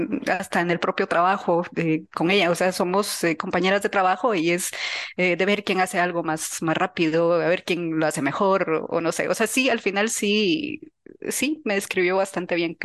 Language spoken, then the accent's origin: Spanish; Guatemala; Soy una mujer guatemalteca